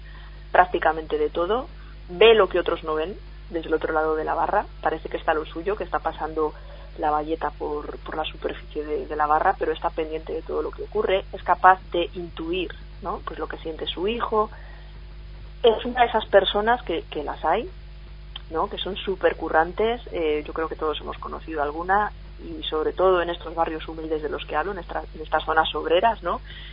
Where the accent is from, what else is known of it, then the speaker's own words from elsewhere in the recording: Guijuelo, Castile and León, Spain; A mí el jamón me encanta y soy de Guijuelo